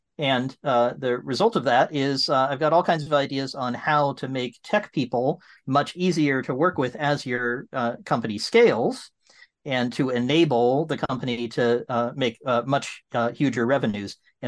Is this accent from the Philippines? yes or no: no; England, United Kingdom; So I'm sitting here in England. I'm English, although I don't sound like it. I talk a little funny. And I'm sitting in my 600-year-old house near the Channel Tunnel.